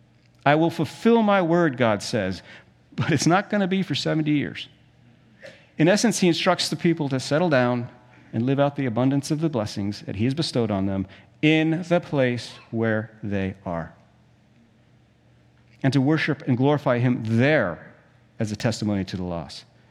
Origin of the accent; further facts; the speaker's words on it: South Africa; When I was a kid, we grew up in South Africa